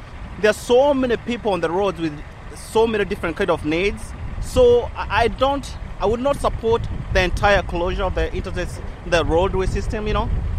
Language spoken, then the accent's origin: English; Georgia, United States; I come from Georgia.